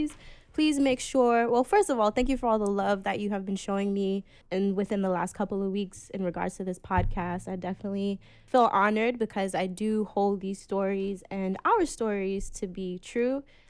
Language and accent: English; Brooklyn, New York, United States; I am your host … I'm from Brooklyn, New York. My family is from St. Vincent and the Grenadines.